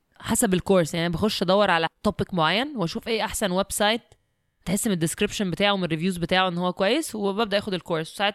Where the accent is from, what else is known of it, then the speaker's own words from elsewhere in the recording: Egypt; دي مشكله كبيره عندنا في مصر